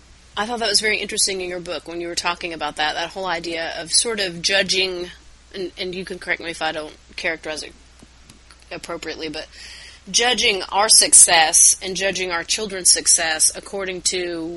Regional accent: the South, United States; And I'm from the South, so that's a big thing that I've sort of had to engage

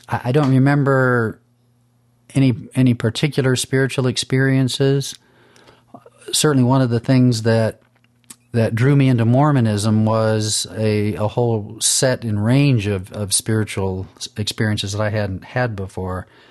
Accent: Sacramento, California, United States; also born or lived in Tampa, Florida; Started in Tampa, Florida, but by the time I got into high school, we were in Sacramento, California.

